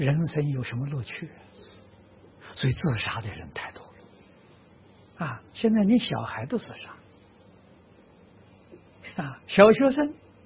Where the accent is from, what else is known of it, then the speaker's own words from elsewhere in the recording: Tangchi, Anhui, China; 所以我们在我的老家啊，安徽汤池啊，用这个小地方做一个试验啊